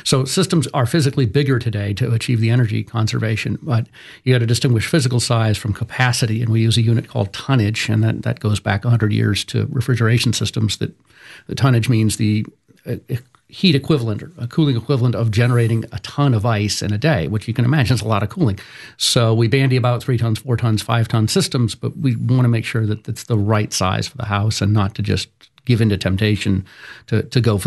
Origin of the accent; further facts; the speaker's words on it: Boston, Massachusetts, United States; I grew up in Boston. We would get below zero, and you need the system to produce heat.